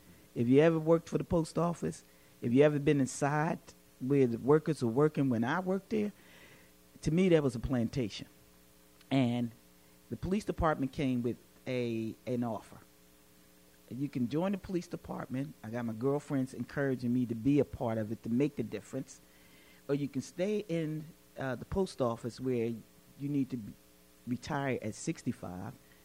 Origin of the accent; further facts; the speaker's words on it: Philadelphia, Pennsylvania, United States; I'm a child from North Philly.